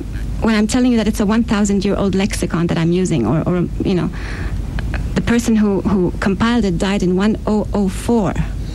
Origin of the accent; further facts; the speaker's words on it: London, United Kingdom; also born or lived in Germany / Spain; As a young child, I was traveling Germany, Spain. We began in London, so English was my first language.